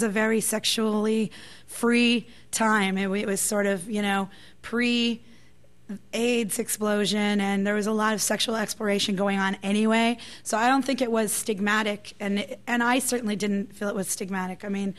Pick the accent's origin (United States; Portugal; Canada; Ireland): United States; Los Angeles, California; Well, I grew up in Northeast L.A.